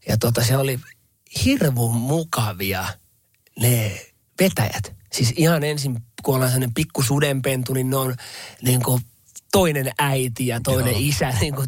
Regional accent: Kirkkonummi, Uusimaa, Finland; mun juuret on tuo Kirkkonummella. Mä oon siis koko ikäni asunut Kirkkonummella vähän eri paikoissa, mutta vaikuttanut aina siellä.

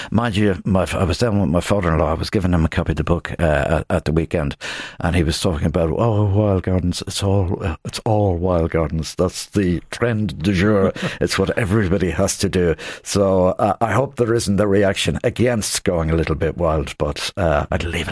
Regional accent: Dublin, Leinster, Ireland; the road that I grew up on in Rathfarnham.

